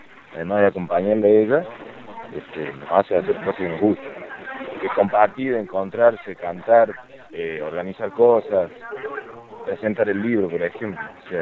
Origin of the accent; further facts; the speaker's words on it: Córdoba, Argentina; nos conocimos en Córdoba, yo soy de Córdoba